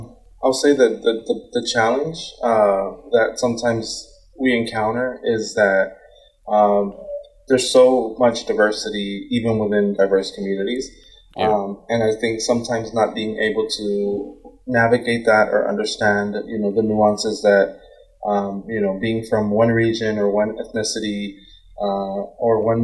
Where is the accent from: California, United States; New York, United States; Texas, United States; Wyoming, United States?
Texas, United States; because as Texans, we're very proud of being Texan.